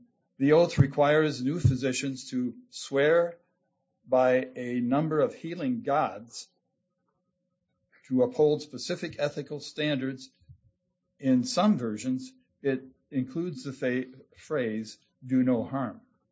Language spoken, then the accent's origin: English; Petoskey, Michigan, United States; I'm from Emmett County, Petoskey.